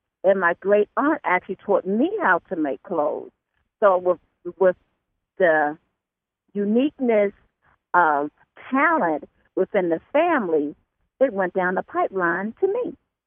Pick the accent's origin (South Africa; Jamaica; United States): United States; North Carolina; I'm from North Carolina, and in North Carolina, I always thought my parents were sharecroppers.